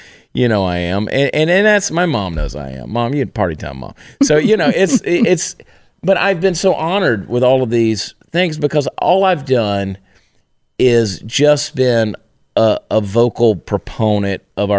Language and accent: English; Georgia, United States; Well, you know, I'm from Georgia.